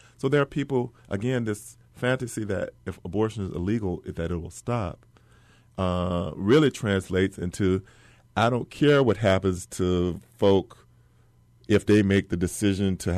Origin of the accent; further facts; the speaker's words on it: the South, United States; Growing up in the South, the older people, when they would see a civil rights setback, I remember hearing the older people say, in times like these, it's always been times like these.